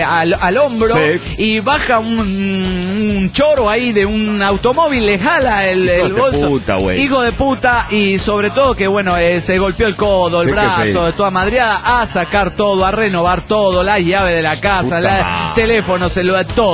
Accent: Valencia, Carabobo, Venezuela; de Valencia, Venezuela.

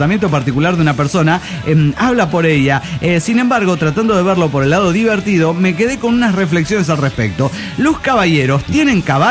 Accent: Austin, Texas, United States; also born or lived in Mexico; Pero crecí aquí en Austin desde chavito. Austin me encanta. Es una ciudad bien relajada

